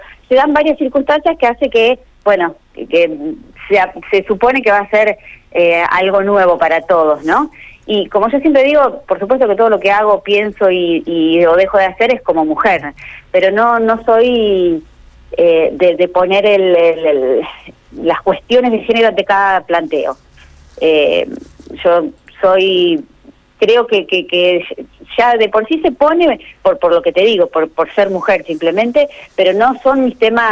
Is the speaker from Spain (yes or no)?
no; Venado Tuerto, Santa Fe, Argentina; yo nací acá en Venado Tuerto, pero viví mis dos primeros años en un pueblito muy cercano que se llama San Francisco, por cuestiones laborales de mis padres. Y después retomé y hice toda mi escuela primaria, secundaria, viví siempre acá en Venado Tuerto